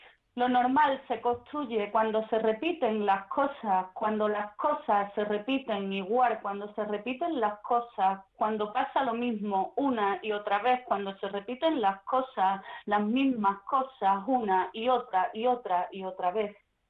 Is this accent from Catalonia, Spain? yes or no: no; Punta del Moral, Andalusia, Spain; hay una aldea que se llama la Punta del Morá, que es de donde yo soy. Ajá. Entonces, soy de la isla, de la Punta del Morá, que está en la Isla Canela.